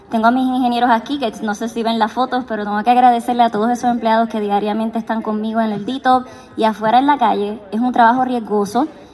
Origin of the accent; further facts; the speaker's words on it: Sabana Grande, Puerto Rico; Yo soy la primera ingeniera en mi familia, soy de Sabana Grande